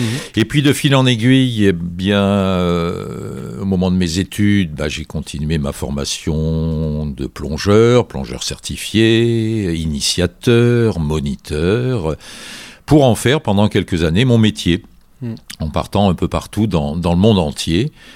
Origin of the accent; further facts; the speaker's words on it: Capbreton, Nouvelle-Aquitaine, France; born there; je suis né à Cabreton, à Bayonne. Mes grands-parents étaient là et l'océan était là.